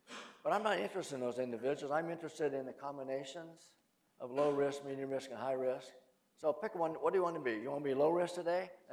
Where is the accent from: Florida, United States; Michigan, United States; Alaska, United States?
Michigan, United States; You know, I'm from Michigan.